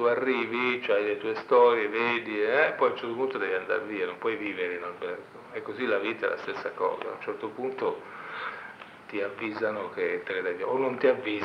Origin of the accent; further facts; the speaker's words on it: Arezzo, Tuscany, Italy; now in Milan, Italy; sono toscano di Arezzo, ho 60 anni, ho studiato lettere, scienze politiche e medicina. Vivo a Milano da 30 anni